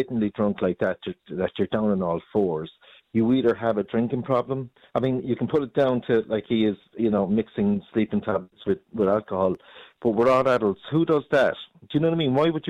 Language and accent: English; Ireland; I'm just a common man here living in Ireland. I'm Irish citizen all my life.